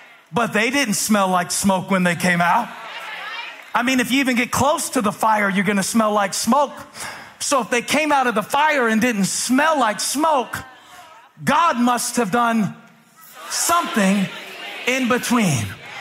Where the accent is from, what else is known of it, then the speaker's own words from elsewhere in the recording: Moncks Corner, South Carolina, United States; because while I was growing up in Monk's Corner, 615 miles away in Miami.